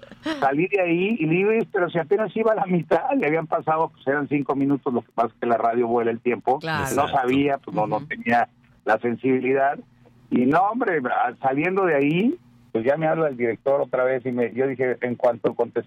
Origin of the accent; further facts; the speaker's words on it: El Paso, Texas, United States; No, soy paseño, allá nací, crecí allá, estudié en Guadalajara.